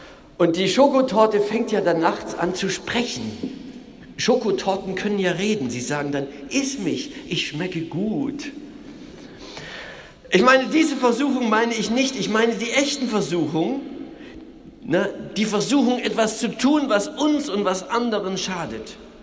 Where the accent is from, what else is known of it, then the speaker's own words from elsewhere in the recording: East Germany, Germany; Ich bin in der DDR aufgewachsen, ich habe 30 Jahre in diesem großen Gefängnis zugebracht, so empfand ich dieses Land.